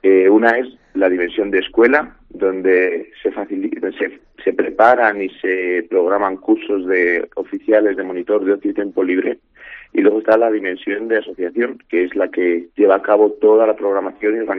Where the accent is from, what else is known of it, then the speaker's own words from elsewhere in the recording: Segovia, Castile and León, Spain; Tenemos una ventaja que es que somos de Segovia. Y uh-huh. Segovia es una ciudad, en ese sentido, muy buena para esto.